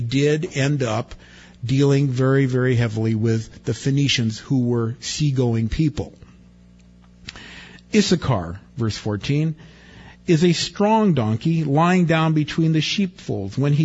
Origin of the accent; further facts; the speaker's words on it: Wilmington, United States; when I was growing up in Wilmington, Wilmus, grapes were not bought that frequently. They were expensive. We didn't have a lot of money.